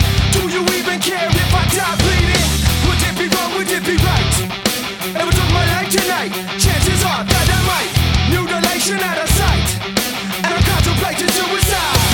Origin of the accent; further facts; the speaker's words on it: Friesland, Netherlands; Het is, ik ben een Fries.